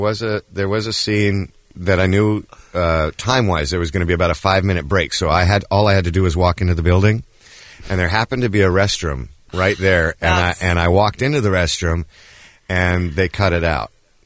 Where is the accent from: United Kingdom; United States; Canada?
Canada; Toronto, Ontario; Well, I grew up in Toronto, so I'm a Maple Leafs fan